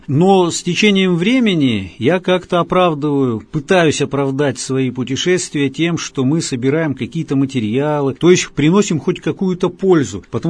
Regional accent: Kryvyi Rih, Dnipropetrovsk Oblast, Ukraine; born there; Да, я действительно родился на Украине, но это произошло абсолютно случайно.

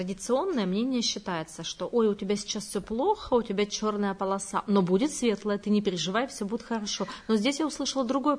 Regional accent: Yekaterinburg, Sverdlovsk Oblast, Russia; за стихи о Екатеринбурге, о моем родном городе

